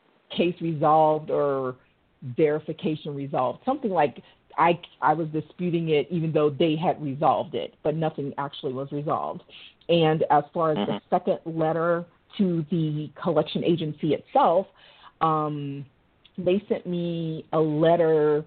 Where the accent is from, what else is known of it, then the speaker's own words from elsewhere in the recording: Orlando, Florida, United States; I'm from Orlando, Maitland area.